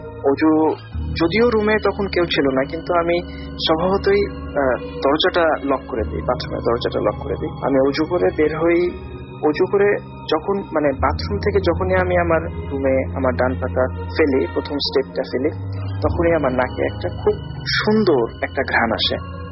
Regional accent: Sirajganj, Rajshahi Division, Bangladesh; now in China; আমি বর্তমানে চায়নাতে পড়ালেখা করছি, আর আমার দেশের বাড়ি সিরাজগঞ্জ।

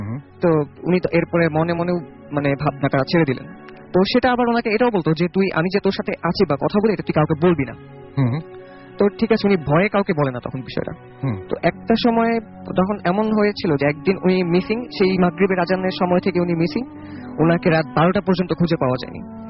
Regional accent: Dhaka, Dhaka Division, Bangladesh; আমি এসেছি নিকুঞ্জ তুই ঢাকা থেকে।

